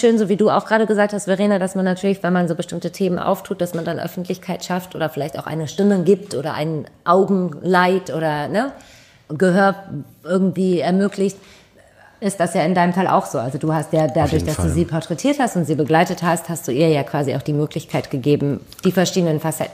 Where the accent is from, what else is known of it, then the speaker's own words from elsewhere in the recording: Düsseldorf, North Rhine-Westphalia, Germany; ich bin ja in Kaiserswerth zur Schule gegangen, da ist Duisburg gar nicht weit.